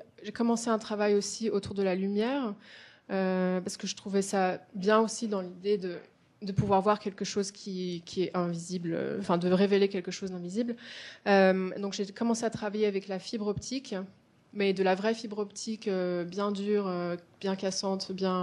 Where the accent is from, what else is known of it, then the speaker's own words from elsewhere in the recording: California, United States; en fait, j'ai grandi en Californie.